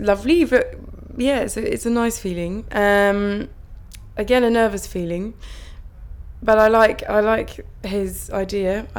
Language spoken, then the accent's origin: English; Salisbury, South West England, United Kingdom; My date of birth is the 2nd of February 1985 and I'm originally from Salisbury in Wiltshire, so that's where I'm from.